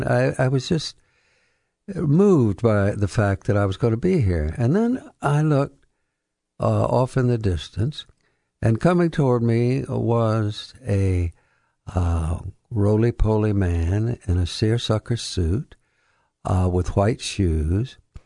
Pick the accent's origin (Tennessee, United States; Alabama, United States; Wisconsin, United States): Alabama, United States; in the Deep South, in my home state of Alabama and my wife's home state of South Carolina.